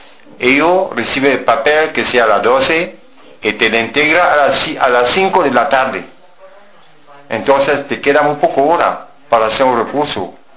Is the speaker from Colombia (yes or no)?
no; Cameroon; Spanish is a second language; now in Spain; Soy inmigrante, soy de Camerún.